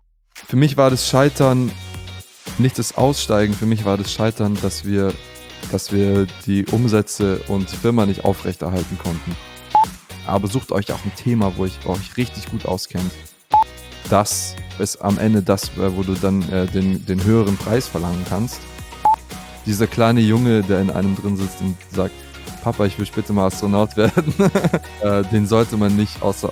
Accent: Southern Germany, Germany; born there

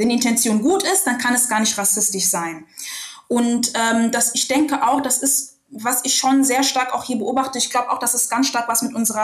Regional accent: Rüsselsheim, Hesse, Germany; born there; wobei ich gebürtige Rüsselsheimerin bin.

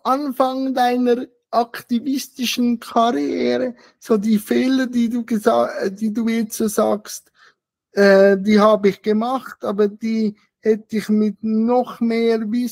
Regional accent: Switzerland; Also bei uns in der Schweiz

